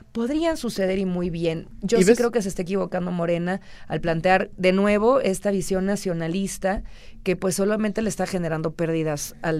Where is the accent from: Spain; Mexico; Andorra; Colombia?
Mexico; Querétaro; Yo soy queretana, Querétaro es un ejemplo de parques de generación de energía eólica